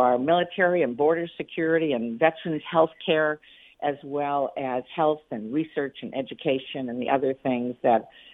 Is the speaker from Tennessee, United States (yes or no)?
no; Clare, Michigan, United States; So I want to make sure that this is done the right way, and that our small towns, like where I grew up in Clare, would get the benefit from it as well as the big cities.